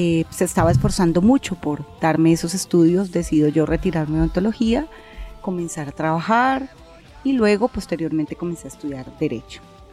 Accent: Bogotá, Colombia; como boyacense, como bogotana, mujer trabajadora

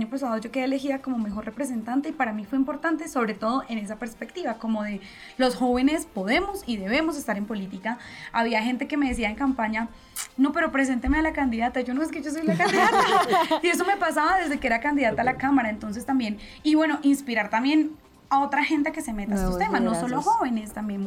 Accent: Santander, Colombia; poder volver a mi tierra y hacer campaña ya con mi gente, con mi familia, y no solo en Santander, recorrer este país

